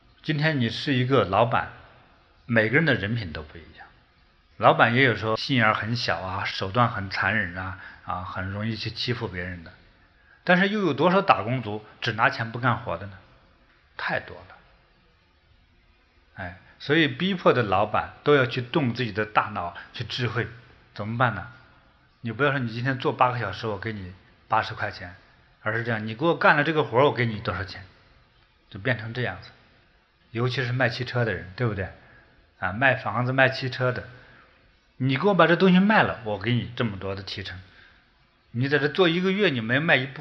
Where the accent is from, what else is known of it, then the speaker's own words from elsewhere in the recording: China; 尤其是像我们在中国长大的